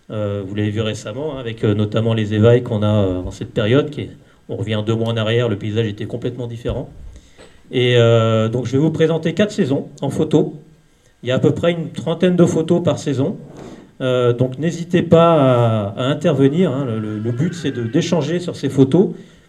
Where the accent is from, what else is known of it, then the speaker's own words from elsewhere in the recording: Saint-Pierre-le-Vieux, Pays de la Loire, France; now in La Garette, France; Je suis un habitant de la Garette depuis 10 ans, à peu près, et du Marais depuis ma jeunesse, puisque je suis originaire de Saint-Pierre-le-Vieux, donc le Marais côté Vendée.